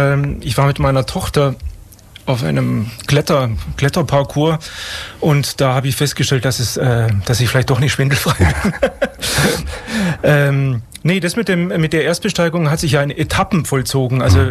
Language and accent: German; Friedrichshafen, Baden-Württemberg, Germany; Ich komme ja aus Friedrichshafen, da gibt es ein Freibad mit einem 10-Meter Sprungturm.